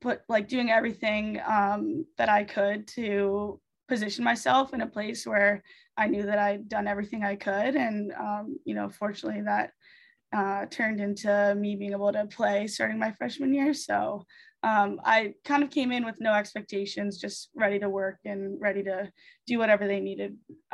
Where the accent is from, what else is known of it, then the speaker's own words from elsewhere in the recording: Virginia, United States; being able to play in Virginia, my home state, is really exciting. We'll have a lot of family coming out.